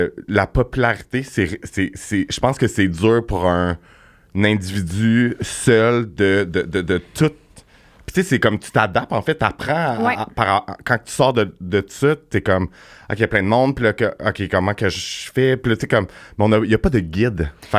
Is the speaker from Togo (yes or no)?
no; Sainte-Julie, Quebec, Canada; Puis j'étais allé au vétérinaire à Sainte-Julie, là où j'ai grandi.